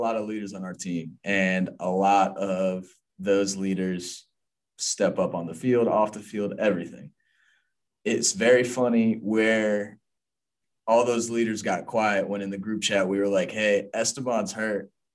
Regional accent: Virginia, United States; So I'm from Virginia and I've always played in that tournament. I played just growing up with club teams.

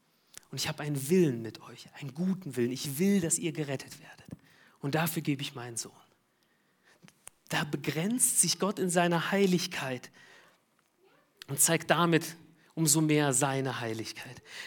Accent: Tajikistan; Ich komme selbst aus Tadschikistan, bin dort geboren, habe dort meinen Zivildienst gemacht.

